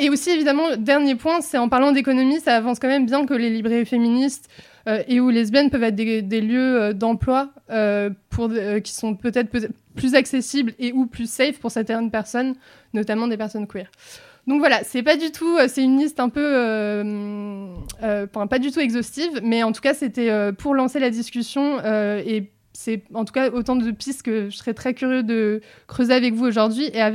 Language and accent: French; Paris, Île-de-France, France; parce qu'en grandissant à Paris, donc dans les années 2000